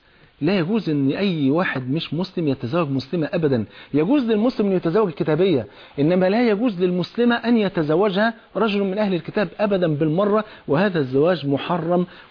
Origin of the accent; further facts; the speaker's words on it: Palestine; أنا فلسطيني